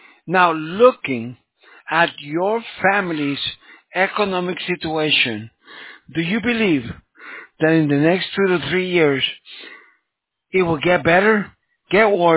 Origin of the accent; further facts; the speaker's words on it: San Francisco, California, United States; I'm from San Francisco, California.